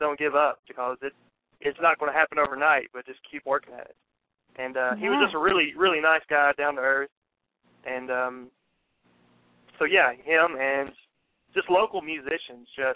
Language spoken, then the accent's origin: English; Lewisburg, Tennessee, United States; it was in a shack in my hometown of Lewisburg, Tennessee